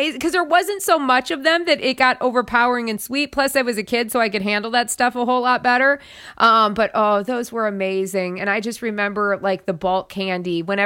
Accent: South Dakota, United States; And then I had to look at my home state of South Dakota.

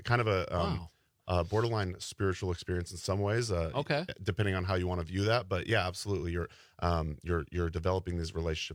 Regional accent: Oregon, United States; say I'm from Oregon, all right? So you guys are talking about like the cold out here. I'm acclimating to the weather out here.

